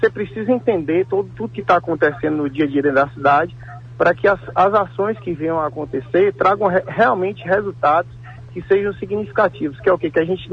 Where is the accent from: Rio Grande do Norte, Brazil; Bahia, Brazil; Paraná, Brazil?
Bahia, Brazil; Vitória da Conquista; esse é o nosso papel como conquistense, né, como cidadão. Como brasileiro